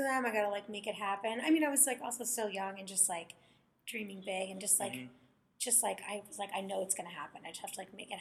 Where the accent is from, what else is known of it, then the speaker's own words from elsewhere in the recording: California, United States; And then at first they were like, okay, I grew up in California. They're like, you can't go to school outside California.